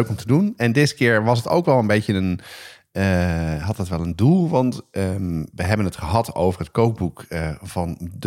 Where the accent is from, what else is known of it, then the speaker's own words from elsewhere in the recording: Amsterdam, North Holland, Netherlands; ik ben opgegroeid op de Nieuwmarkt.